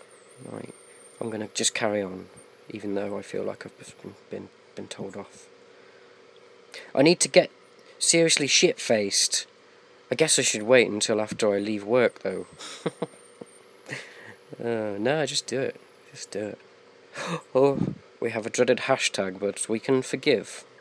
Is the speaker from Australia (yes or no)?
no; England, United Kingdom; because I'm an Englishman.